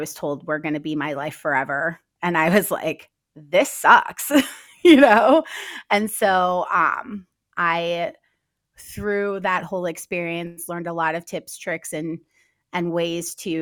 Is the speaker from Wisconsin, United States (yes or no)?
no; Minnesota, United States; And I came out here and I learned a lot growing up in Minnesota because I had so many different jobs.